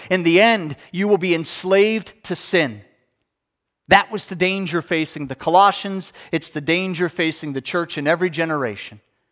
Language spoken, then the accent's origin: English; West Chester, Pennsylvania, United States; Scott is now one of the pastors of a thriving church in my hometown in Westchester, Pennsylvania.